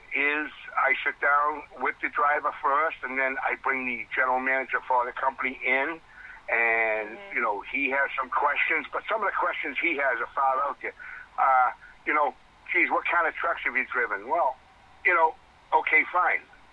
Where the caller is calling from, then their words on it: Boston, Massachusetts, United States; Good morning, Tim. Good morning, Jackie. How are you? I'm from Boston.